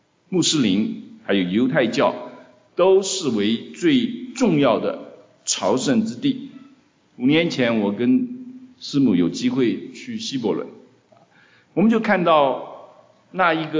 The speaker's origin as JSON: {"language": "Chinese", "country": "China", "said": "买地买房子，这个我们中国人都懂啊，这都是我们大家最关心的事情啊。"}